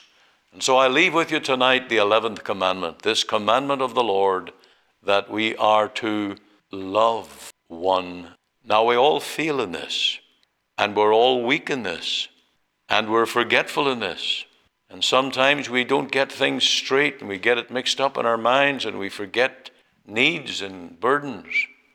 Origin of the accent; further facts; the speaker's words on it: Omagh, Northern Ireland, United Kingdom; I thank thee that when I went to the Free Presbyterian Church in Omagh, in my hometown, that I was cared for